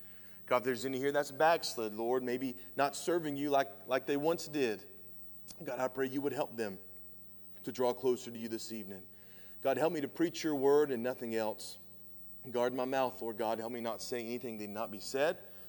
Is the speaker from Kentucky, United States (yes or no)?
no; Tennessee, United States; I'm from East Tennessee, okay? So hopefully you'll bear with me that I'm messing these names up.